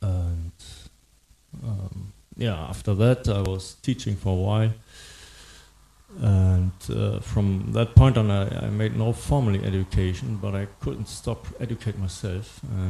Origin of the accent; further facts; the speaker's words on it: Germany; I was born in the German Democratic Republic and grew up there until kind of Germany was reunited